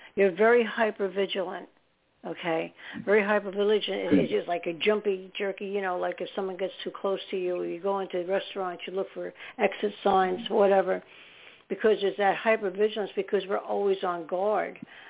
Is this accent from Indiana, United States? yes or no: no; New York City, New York, United States; born there; in New York City, and that's where I was born in New York.